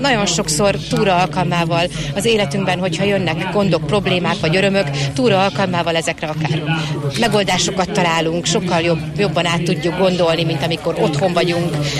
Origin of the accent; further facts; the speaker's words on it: Hajdúböszörmény, Hajdú-Bihar, Hungary; Mi Hajdúbiharból jöttünk, én Hajdúböszörményből, a nővérem Debrecenből.